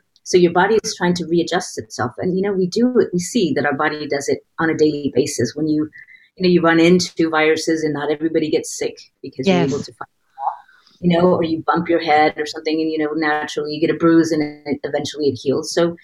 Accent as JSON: {"language": "English", "country": "United States", "lives_now": "Netherlands", "said": "I'm actually American and married to a Dutchman. So we live in the Netherlands"}